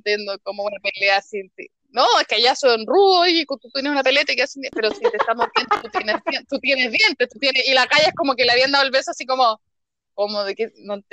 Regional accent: Chile; porque como buena chilena, tú sabes, el carrete parte después de las 12

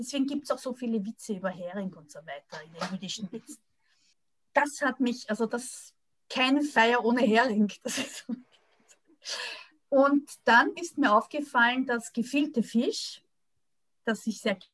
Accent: Vienna, Austria; also born or lived in France; now in Belgium; als Wienerin bin ich ja nicht direkt nach Belgien gekommen, sondern ich habe lange Zeit in Frankreich gewohnt. Erstens war ich in einem französischen Internat, dann habe ich studiert in Paris.

